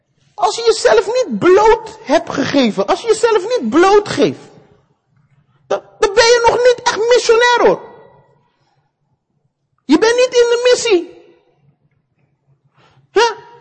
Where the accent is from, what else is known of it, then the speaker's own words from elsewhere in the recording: Netherlands; En dat is echt iets wat we moeten leren als Nederlanders.